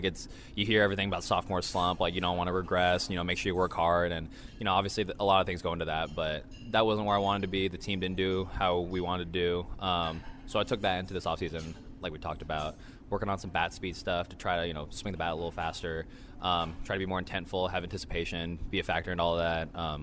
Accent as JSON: {"language": "English", "region": "California", "country": "United States", "tie": "born or raised there", "said": "Obviously, I grew up in the Bay Area."}